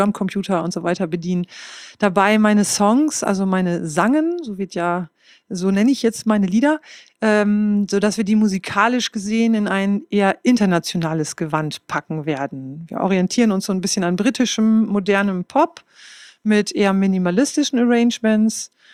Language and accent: German; Northern Germany, Germany; first language Low German; bewusst, dass das eigentlich meine wirkliche wahre Muttersprache ist. Das Hochdeutsche ist natürlich meine Muttersprache. Ich kann es ja lupenrein sprechen. Aber dieses Plattdeutsche, das ist eigentlich so diese Herzenssprache.